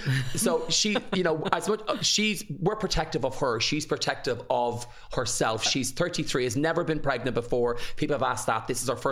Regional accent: Ireland; I rang somewhere here in Ireland, because I'm Irish

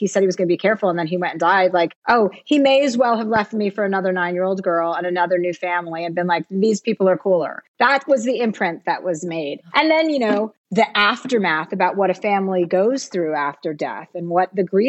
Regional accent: New Jersey, United States; now in California, United States; You know, like I came from New Jersey and I wanted to go live a nice life in California and have a big house.

